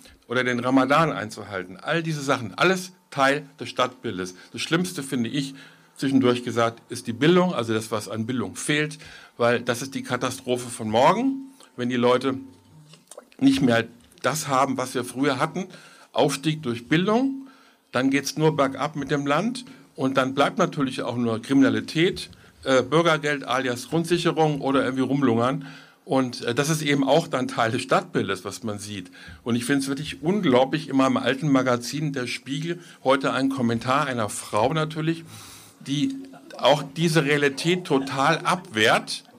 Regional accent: Frankfurt, Hesse, Germany; Und ich bin ja gebürtiger Frankfurter im fortgeschrittenen Alter.

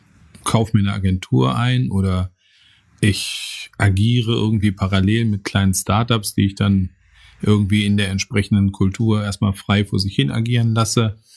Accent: Bochum, North Rhine-Westphalia, Germany; wo dann eigentlich final der Hammer über Kohle, Stahl und ähnliches Automobil als Bochumer natürlich auch gefallen ist

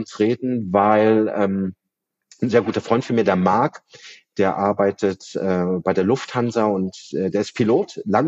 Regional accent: Bavaria, Germany; weil ich bin in Bayern aufgewachsen

